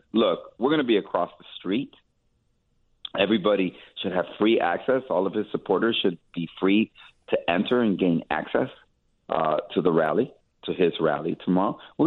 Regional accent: Chicago, Illinois, United States; born there; Because Chicago is a city that I love. I was born in Chicago in the 1950s.

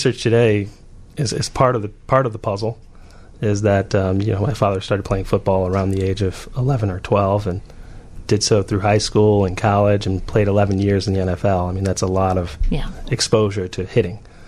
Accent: Highland Park, Illinois, United States; I grew up in Highland Park, Illinois. My brother played in Highland Park youth sports.

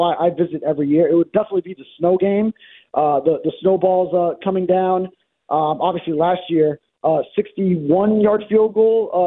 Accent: Miami, Florida, United States; myself growing up in Miami, it would be Patriots, Patriots, Patriots.

